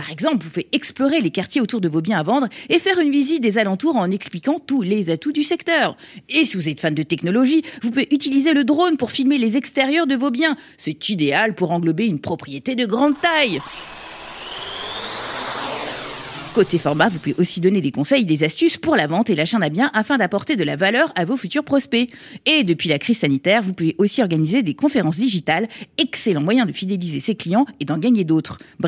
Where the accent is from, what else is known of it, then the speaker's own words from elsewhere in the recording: Paris, Île-de-France, France; Je suis parisienne, hein, désolée.